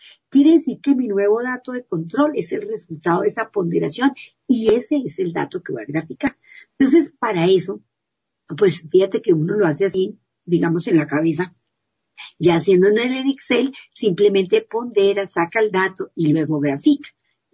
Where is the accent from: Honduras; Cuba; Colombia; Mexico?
Colombia; Cuando no se tiene, como es el caso en mi país, en Colombia, lo hablo específicamente en nuestro contexto